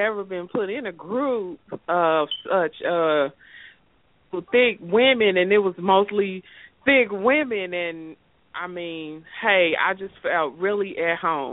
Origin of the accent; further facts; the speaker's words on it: Mississippi, United States; now in St. Louis, United States; I was born here in St. Louis, but I grew up in Mississippi. So I'm kind of like that Southern belle with a little city twist to her.